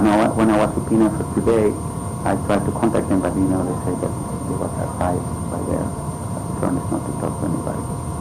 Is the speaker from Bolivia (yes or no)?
yes; Bolivia; born there; English is a second language; I was born in Bolivia, South America